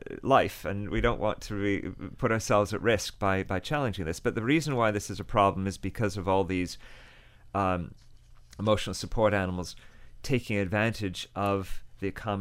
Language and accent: English; United Kingdom; I'm British, I have to use the word dodgy.